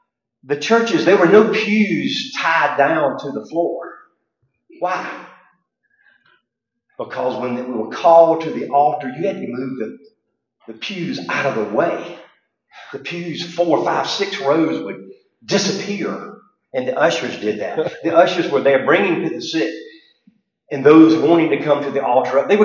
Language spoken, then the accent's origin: English; United States; We're going to a communist country. We're American, obviously.